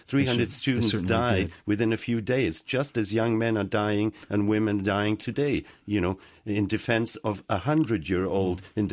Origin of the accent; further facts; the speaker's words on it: United Kingdom; because I'm from Britain originally